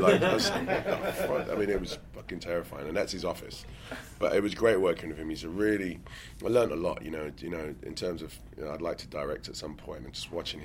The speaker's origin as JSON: {"language": "English", "region": "London", "country": "United Kingdom", "tie": "born or raised there", "accent": "Cockney", "said": "Yeah, I'm from East London, born and raised in East London. I'm literally a Cockney, which is someone that's born within the 3 mile radius."}